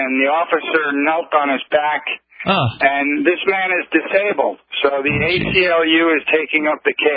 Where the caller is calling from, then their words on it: Sarasota, Florida, United States; down here in Sarasota